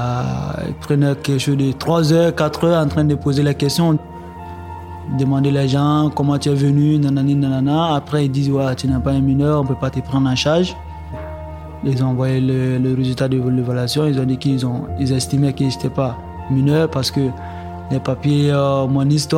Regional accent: Côte d’Ivoire; also born or lived in Libya; now in Marseille, France; je viens de la Côte d'Ivoire. Je suis électricien, je vis à Marseille. Maintenant, j'ai 18 ans. Et je suis parti de la Côte d'Ivoire

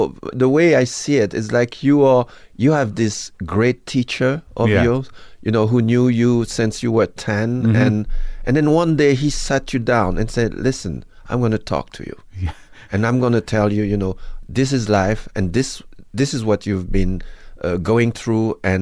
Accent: Haiti; English is a second language; I'm Haitian. I'm born in Haiti. My parents left to go work in the Congo.

